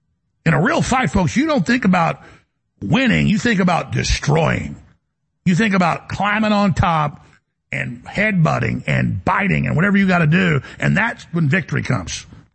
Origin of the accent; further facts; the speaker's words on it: Dallas, Texas, United States; when I grew up in Dallas, I got a lot of fights.